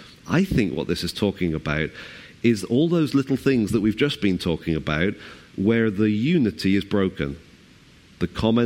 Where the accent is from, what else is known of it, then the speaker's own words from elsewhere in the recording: United Kingdom; But, you know, we're very good at sort of halfway apologizing, aren't we, as British people, as humans.